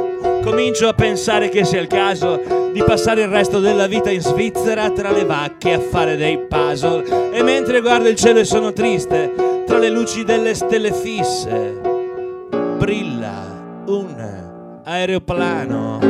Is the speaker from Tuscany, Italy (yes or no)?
no; Emilia-Romagna, Italy; Vengo dalla Romagna